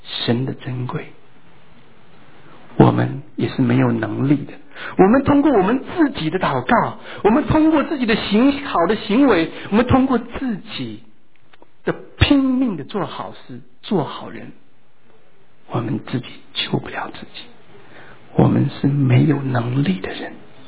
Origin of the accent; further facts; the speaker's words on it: China; 我们说我们中国人很喜欢吃